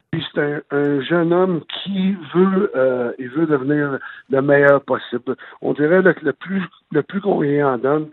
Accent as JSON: {"language": "French", "region": "Quebec", "country": "Canada", "moved": "yes", "said": "Écoute, ça fait tellement longtemps que pour moi, là, que je suis parti de la région du Québec. Là, ça fait pratiquement 17 ans là, que je retourne là durant l'été."}